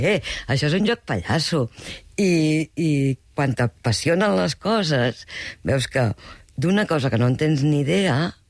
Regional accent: Valls, Catalonia, Spain; jo sóc de Valls

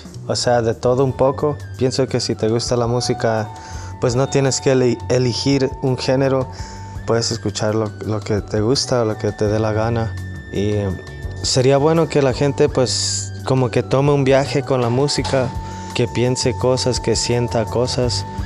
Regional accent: Long Beach, California, United States; él era de Long Beach, California, de donde yo soy

